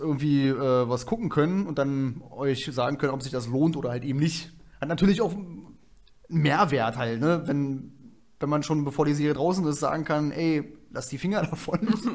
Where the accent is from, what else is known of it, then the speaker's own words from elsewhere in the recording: Germany; Ist für uns als Deutsche natürlich blöd, weil die Engländer und Russen und die sprechen auch alle Deutsch.